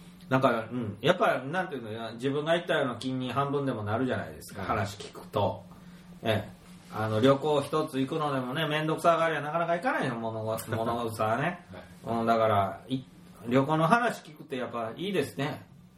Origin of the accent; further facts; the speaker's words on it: Kyushu, Japan; 僕は九州人だからまあひいきするわけじゃないけど、九州って魅力的なとこだし豊かなところなので